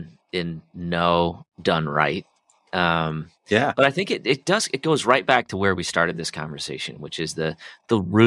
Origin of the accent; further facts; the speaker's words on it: Midwest, United States; because I'm from the Midwest.